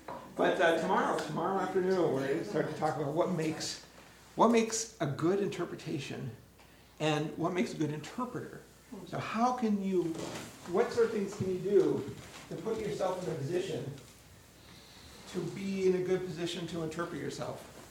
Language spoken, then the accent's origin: English; Minnesota, United States; And I have an Italian wife from Chicago, and I'm a Swede from Minnesota, and we have very different social acceptable rules in our families.